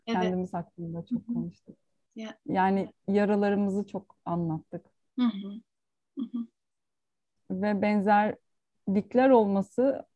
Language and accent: Turkish; Karadeniz Ereğli, Zonguldak, Turkey; also born or lived in Ankara / Istanbul; Şehir hayatı bana göre değildi çünkü ben Karadeniz Ereğli'de büyüdüm. Lojman çocuğuyum. Erdemir fabrikasında çalışıyordu ailem.